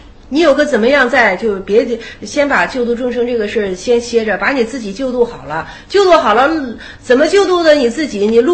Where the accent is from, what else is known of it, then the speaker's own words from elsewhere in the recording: China; born there; 我们生在中国的人呢，都是很应该感，就是感恩的，就是我们能够生在中国还是很幸运的